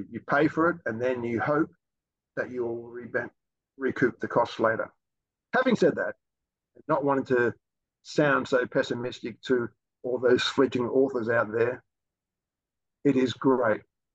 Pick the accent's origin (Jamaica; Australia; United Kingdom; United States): Australia; It's probably like Comic Cons they have around the world, but being Australian, they call it Oz Comic Con.